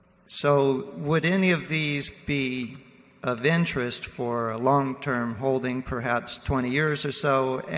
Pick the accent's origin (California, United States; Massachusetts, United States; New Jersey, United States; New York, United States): Massachusetts, United States; Boston; from Boston, Massachusetts.